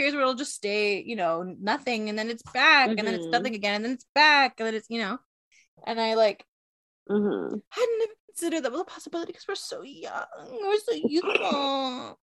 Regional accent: Canada; We're Canadian. We don't know anything.

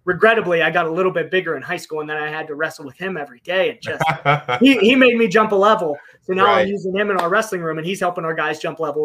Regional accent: Connellsville, Pennsylvania, United States; And I think just from being from Connellsville, growing up in Connellsville, it's easy to relate to these guys.

